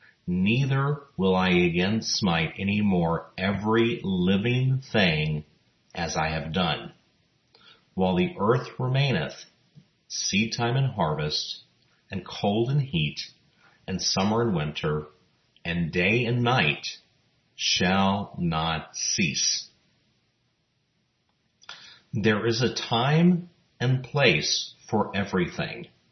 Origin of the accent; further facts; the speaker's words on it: El Paso, Texas, United States; looking at the weather forecast for my hometown of El Paso for the next few days